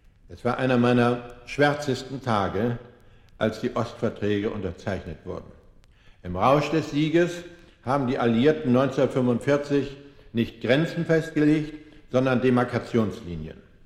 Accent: Germany; ich bin ein Deutscher

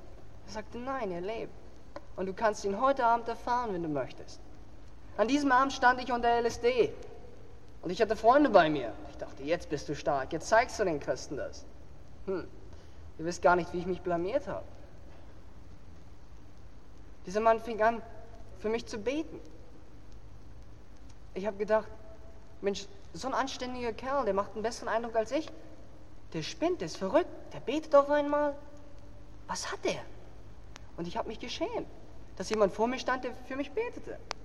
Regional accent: Berlin, Germany; Ja, ich komme aus Berlin. Ich bin sehr früh von zu Hause weggelaufen. Ich war 15.

